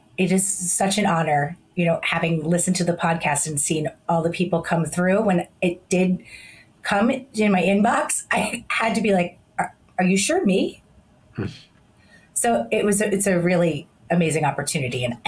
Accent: Philadelphia, Pennsylvania, United States; I born and raised in Philadelphia to the only daughter of divorced parents.

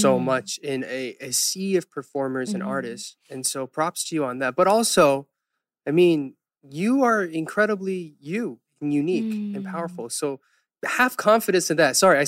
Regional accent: the South, United States; Like even for me, growing up in the South

